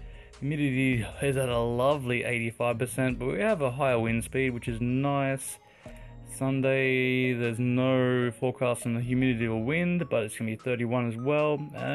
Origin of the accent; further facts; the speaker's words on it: Australia; I'm an Aussie. I'm from down under.